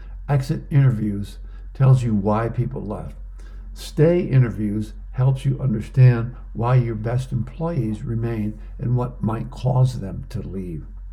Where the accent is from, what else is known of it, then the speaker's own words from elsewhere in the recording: Florida, United States; As a high school player growing up in Florida, you know, you're going to the NBA and it's a different world.